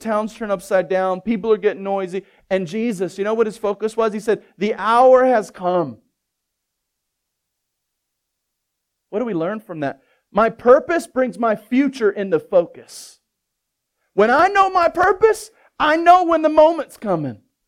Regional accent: Baltimore, Maryland, United States; But I'm from Baltimore and in the inner city, like hood inner city.

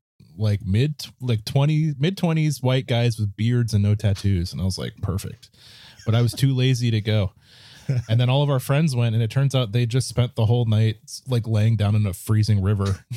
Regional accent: Virginia, United States; It is funny that growing up in Virginia, you do get the perspective of like, they really try to make you feel like it wasn't that bad.

